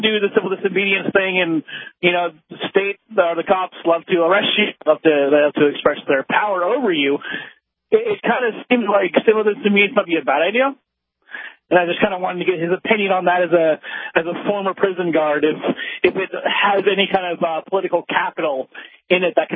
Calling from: Birmingham, Alabama, United States; I'm calling from Birmingham right now, but I live in Cobb County.

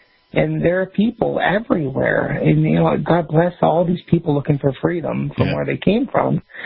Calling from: Ocean Shores, Washington, United States; from Ocean Shores.

